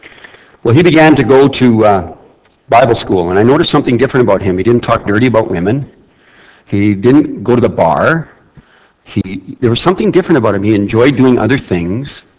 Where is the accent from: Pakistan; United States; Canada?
Canada; Saskatoon, Saskatchewan; I grew up in Saskatoon during the revival years, I might add.